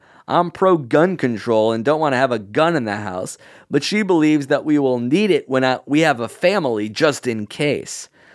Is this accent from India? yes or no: yes; India; born there; moved away; I was born in India, but grew up all over the world and moved here in 2012.